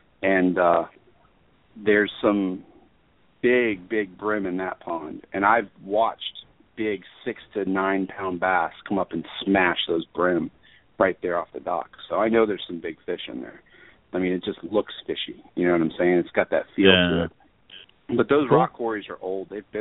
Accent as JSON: {"language": "English", "region": "New York", "country": "United States", "tie": "born there", "said": "I was born in Long Island, so yeah, I've experienced snowblowers before."}